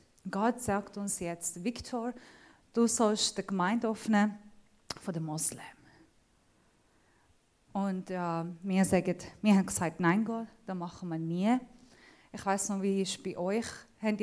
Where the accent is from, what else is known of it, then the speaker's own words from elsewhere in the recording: Iran; accent: mixed Thurgau and Zurich dialect; German is a second language; now in Switzerland; Ich komme aus dem Iran, wie ihr schon wisst. Bin seit 6 Jahren in der Schweiz. Habe einen komischen Dialekt. Versuche jetzt nicht herauszufinden, was für Dialekt er ist. Es ist ein voll mischmaschi Dialekt. Ich habe einen Thurgauer, Surcher